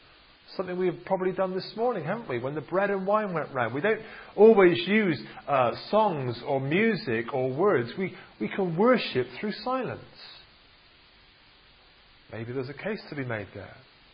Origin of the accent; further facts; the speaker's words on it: United Kingdom; We, being British, or maybe just being humans, we find silence quite awkward at times